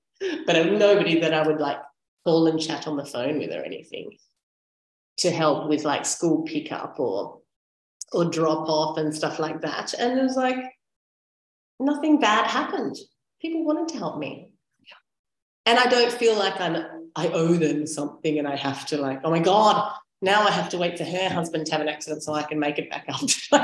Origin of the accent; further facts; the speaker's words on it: Australia; now in Sardinia, Italy; So I'm Australian. I live in Italy, well, particularly in Sardinia.